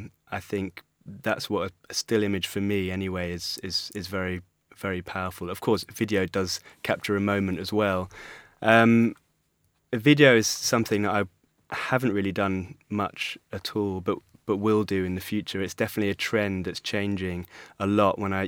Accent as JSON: {"language": "English", "region": "London", "country": "United Kingdom", "tie": "born or raised there", "said": "I grew up in London, was in a city, and was, you know, fascinated with wild places."}